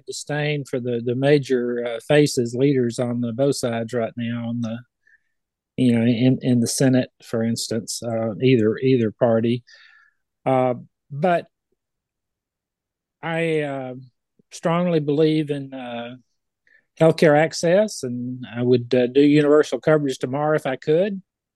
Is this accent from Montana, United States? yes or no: no; Malvern, Arkansas, United States; also born or lived in Hot Springs; You know, I was born in Hot Springs, grew up in Malvern. Parents that didn't finish the 8th grade.